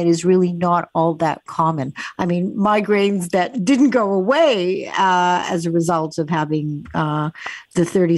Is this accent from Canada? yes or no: yes; Canada; I did my graduate and postgraduate work at McGill University in Montreal. I'm Canadian, as everybody knows.